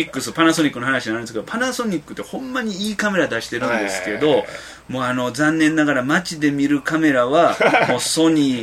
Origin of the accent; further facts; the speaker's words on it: Osaka, Japan; いやミンが強いのがいいんですよ、うん、大阪人としては